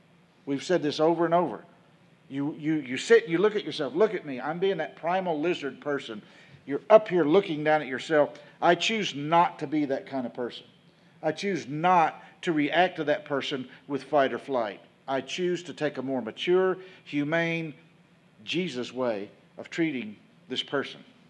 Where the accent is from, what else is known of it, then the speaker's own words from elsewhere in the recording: Wilmore, Kentucky, United States; I grew up in Wilmore, Kentucky. Wilmore, Kentucky is just south of Lexington, Kentucky.